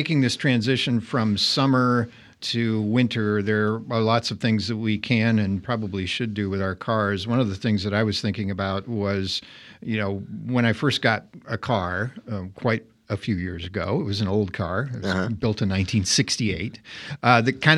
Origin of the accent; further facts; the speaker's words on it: Midwest, United States; Well, I grew up in the Midwest, and so in the wintertime in, say, Wisconsin